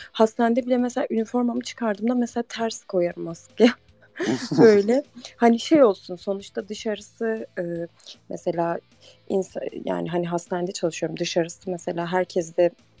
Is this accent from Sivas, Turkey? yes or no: no; Diyarbakır, Diyarbakır Province, Turkey; Diyarbakır'dayım. Şu an Diyarbakır'da yaşıyorum. Buralıyım.